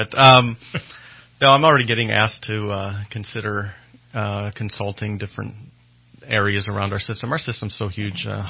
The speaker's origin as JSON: {"language": "English", "region": "Ohio", "country": "United States", "tie": "born or raised there", "said": "I grew up in Ohio, and my brother still farms back there"}